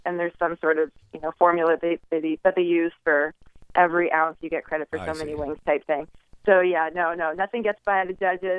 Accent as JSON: {"language": "English", "region": "New York", "country": "United States", "lives_now": "Las Vegas, United States", "said": "while I'm originally from New York"}